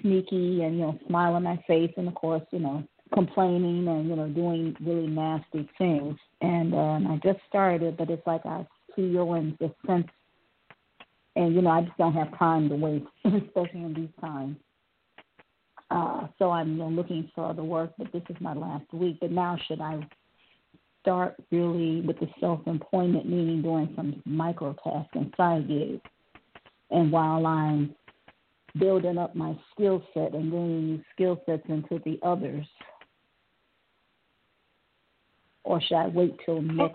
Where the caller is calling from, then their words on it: Ohio, United States; calling from Ohio.